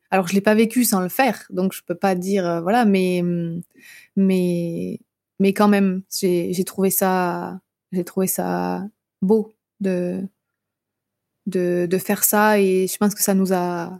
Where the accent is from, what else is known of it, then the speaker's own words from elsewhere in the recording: Brittany, France; je suis bretonne à la base, donc j'ai des amis aussi pas très loin de la Bretagne, en Mayenne.